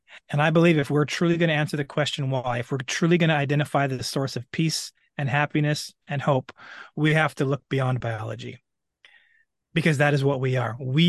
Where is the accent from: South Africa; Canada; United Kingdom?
Canada; British Columbia; moved away as an adult; now in United States; I'm originally from Canada, a Canadian born and raised. I've now lived in the United States for 7 years and am a legal resident here. I was raised a poor kid in British Columbia, Canada.